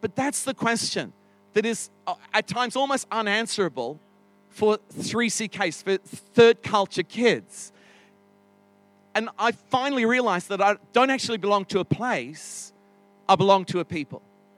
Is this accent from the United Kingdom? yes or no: yes; England, United Kingdom; born there; also born or lived in Australia; my parents born in England, and yet I lived like half of my life in Australia. So people say, are you British? I was born in England.